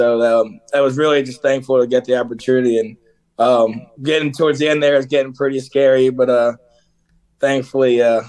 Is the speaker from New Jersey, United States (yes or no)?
no; Philadelphia, Pennsylvania, United States; it's really just been a fun time growing up in Philadelphia.